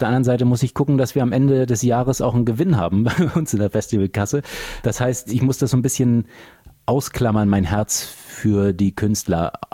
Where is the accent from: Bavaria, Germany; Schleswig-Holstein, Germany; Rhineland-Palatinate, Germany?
Schleswig-Holstein, Germany; Flensburg; es ist sehr schön, sich hier oben wieder zu vernetzen in meiner alten Heimat Flensburg